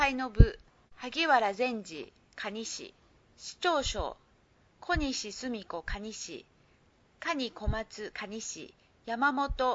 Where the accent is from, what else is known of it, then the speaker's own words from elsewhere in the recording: Toki, Gifu, Japan; 開催地であり、また私の出身地である時市を盛り上げていきたいです。